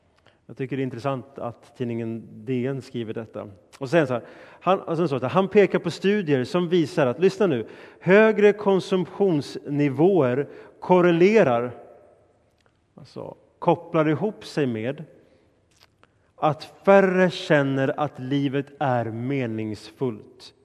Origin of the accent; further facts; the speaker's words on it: Stockholm, Stockholm County, Sweden; eftersom jag är från Stockholm och kände mig direkt träffad